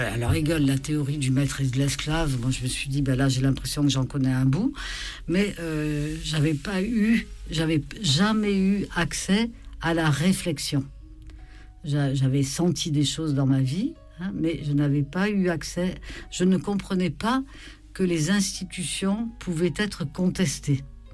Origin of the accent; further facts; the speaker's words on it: Occitanie, France; Et moi-même, j'ai été élevée en Lozère.